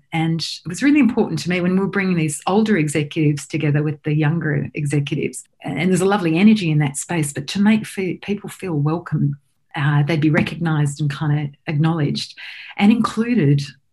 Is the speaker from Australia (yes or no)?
yes; New South Wales, Australia; I grew up in country in New South Wales, out near Millthorpe and Orange. And it's Wurundjeri country of First Nations people. My family had not had a lot, but they'd grown up on a farm, and we had a dairy farm.